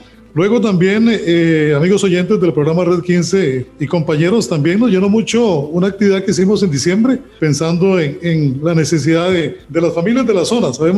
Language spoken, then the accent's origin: Spanish; Ciudad Neily, Puntarenas, Costa Rica; also born or lived in San Vito; Bueno, de acá de Ciudad Neily. Yo nací en San Vito de Cotobruz, un cantón vecino al cantón de Corredores, y pues muy, muy niño me trajo mi familia acá, a Villa Neily en aquel tiempo, ahora Ciudad Neily, y pues aquí me he mantenido.